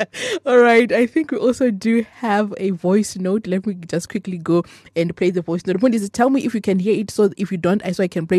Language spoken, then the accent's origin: English; Limpopo, South Africa; I think since we are from Limpopo, we know, you know, we often make fun of the baddies